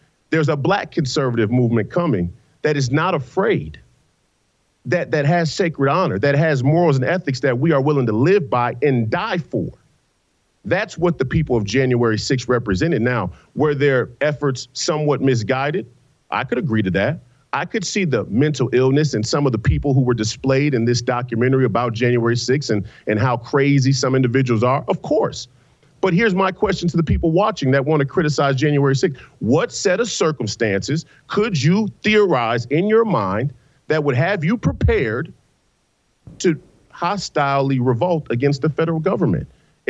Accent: Saint Paul, Minnesota, United States; And I come from the Rondo community.

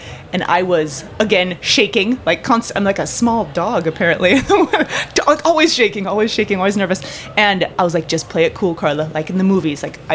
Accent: California, United States; Southern California originally.

